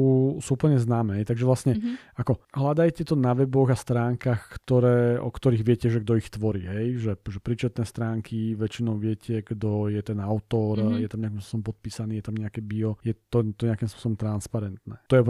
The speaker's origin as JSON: {"language": "Slovak", "town": "Bratislava", "region": "Bratislava Region", "country": "Slovakia", "said": "Nie, ja som z Bratislavy, ale otec je z Oravy."}